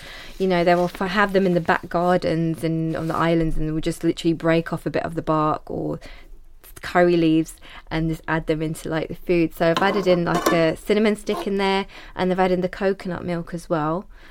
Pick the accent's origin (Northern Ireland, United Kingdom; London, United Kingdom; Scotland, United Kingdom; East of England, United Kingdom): London, United Kingdom; I grew up here in London